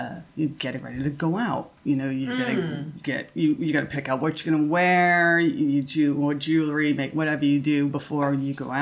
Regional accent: Massachusetts, United States; because I'm from Massachusetts where there's lots of wild turkeys.

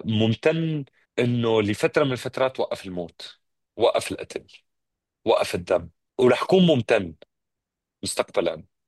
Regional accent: Syria; لكن كمان عم نعلمهم انه نحن كسوريين قادرين نجتاز هال 14 سنه حرب

